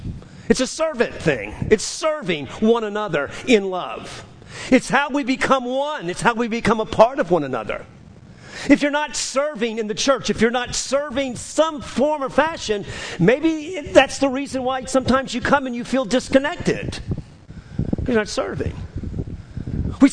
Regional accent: New Orleans, Louisiana, United States; It's a port city. It's much like my hometown, New Orleans. Port city, people from all over the world.

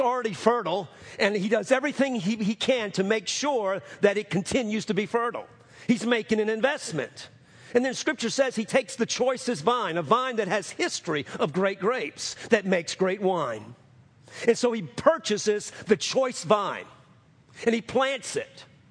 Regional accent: New Orleans, Louisiana, United States; I know I'm from New Orleans, and I didn't know a whole lot of farmers until I came out here, or ranchers

